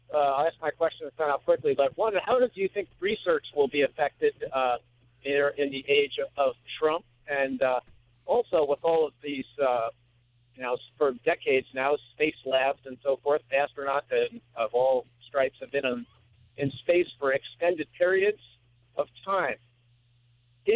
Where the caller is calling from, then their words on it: Bullville, New York, United States; It's right near Newburgh.